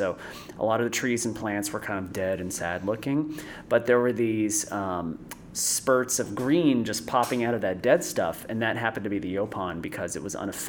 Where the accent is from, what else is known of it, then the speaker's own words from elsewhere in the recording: New Smyrna Beach, Florida, United States; Yeah, so I mean, I'm from New Smyrna Beach. We're salty people.